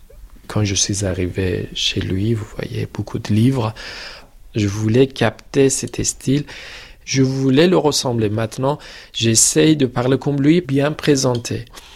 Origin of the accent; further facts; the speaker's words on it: Tehran, Tehran Province, Iran; Je suis né à Téhéran, je suis grandi à Téhéran, je suis iranien totalement.